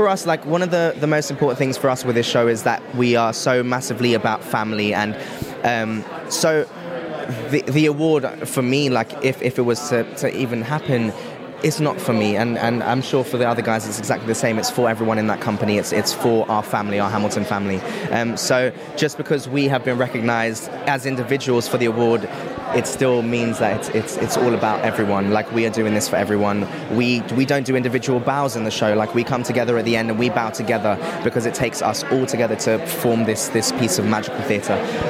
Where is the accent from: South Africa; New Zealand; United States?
South Africa; now in London, United Kingdom; I am originally from South Africa, but I live in London